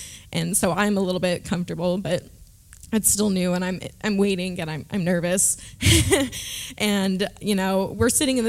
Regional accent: Dallas, Texas, United States; I felt embarrassed for saying that I was from Dallas because everyone around me is struggling.

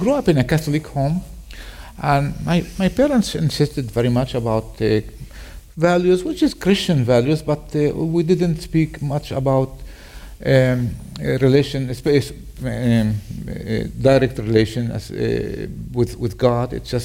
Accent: Nazareth, Northern District, Israel; Yeah, I'm a Nazarene. I was born in Nazareth. I grew up in Nazareth, and I married a woman from Bethlehem. So we're covering the the two places. Yeah, I'm a Nazarene.

